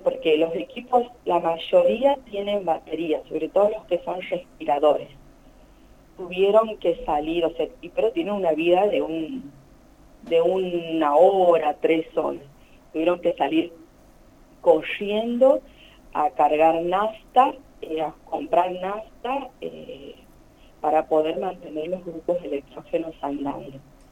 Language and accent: Spanish; Santiago del Estero, Argentina; La mayoría somos de Capital y Banda.